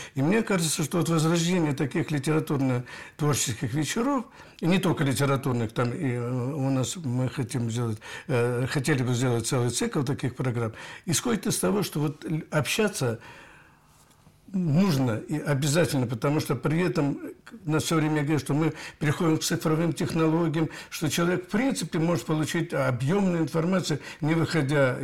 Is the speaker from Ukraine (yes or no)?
yes; Odesa, Odesa Oblast, Ukraine; вот я из Одессы, да, Одесса